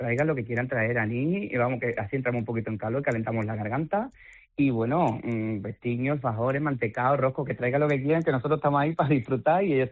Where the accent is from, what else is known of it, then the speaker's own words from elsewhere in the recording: Andalusia, Spain; yo, mi tierra es Andalucía, a la cual adoro y la llevo por bandera